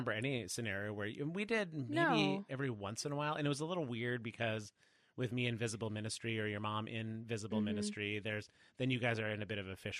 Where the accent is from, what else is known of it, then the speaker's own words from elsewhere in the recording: Wisconsin, United States; I was from Wisconsin, so I do understand.